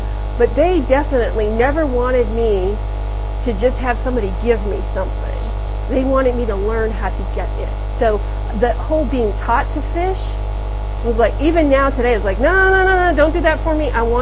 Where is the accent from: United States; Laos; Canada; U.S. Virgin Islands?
Canada; born there; English is a second language; I was born in Canada, and my parents were both immigrants.